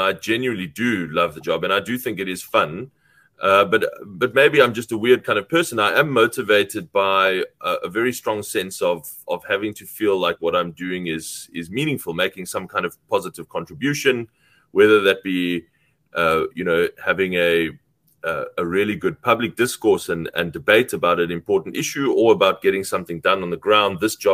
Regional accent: South Africa; I, as a South African, as a mayor in Cape Town

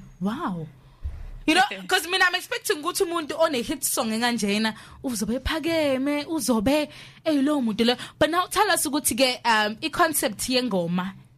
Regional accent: Empangeni, KwaZulu-Natal, South Africa; you are lying because me now I'm from Empangeni.

